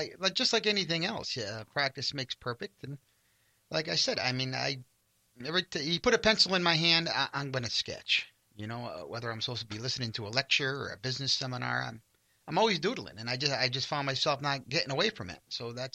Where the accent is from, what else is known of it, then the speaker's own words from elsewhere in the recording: Torrington, Connecticut, United States; I love my hometown. So that was a combination of my big character coming through downtown Torrington